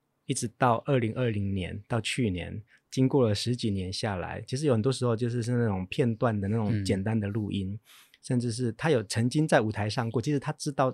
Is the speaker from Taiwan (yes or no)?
yes; Taitung County, Taiwan; 我是台东的原住民